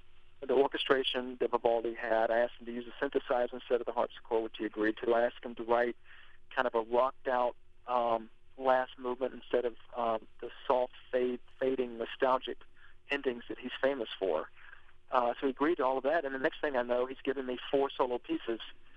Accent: Macon, Georgia, United States; I come from Macon, Georgia, and I've got a very Southern American approach to fiddle playing.

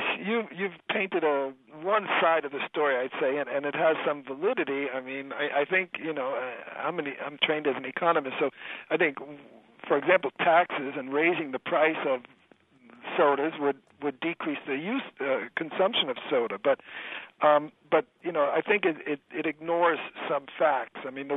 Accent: East Coast, United States; or soft drinks, what I call soda, because I'm from the East Coast, pop in the Midwest.

